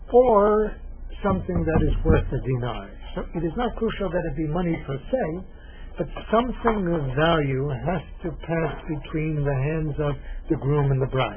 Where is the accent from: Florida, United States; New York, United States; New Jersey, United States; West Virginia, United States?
New York, United States; When I grew up in New York State, there was only one grounds for adultery.